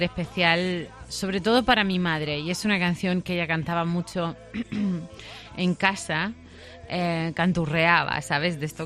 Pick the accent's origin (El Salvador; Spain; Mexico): Spain; southern Spain; como yo soy una mujer española de raza, no dejo de serlo, ¿no? Porque haber sido del sur de España y tengo mi carácter y mis ojos negros